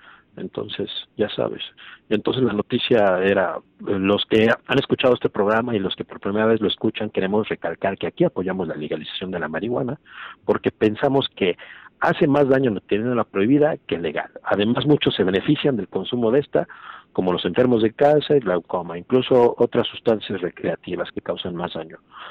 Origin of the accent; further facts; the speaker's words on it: Mexico City, Mexico; now in United States; Pues yo, bueno, pues soy del DF, entonces en el DF es un caos.